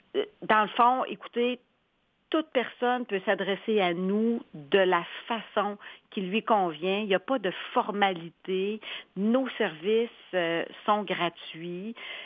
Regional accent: Quebec, Canada

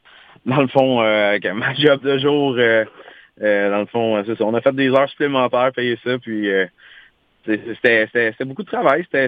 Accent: Saint-Zotique, Quebec, Canada; C'est dans mon patelin, Saint-Zotique, à l'ouest de Montréal.

